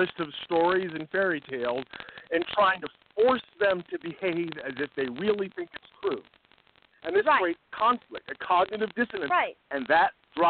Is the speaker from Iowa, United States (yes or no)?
yes; Fairfield, Iowa, United States; My mother was Polish, and she was Catholic. So as I was growing up in Fairfield, Iowa, they took us to the Episcopal Church.